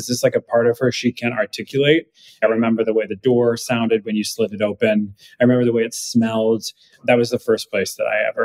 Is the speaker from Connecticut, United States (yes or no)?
no; California, United States; I'm from California, a small town known for like meth and murder.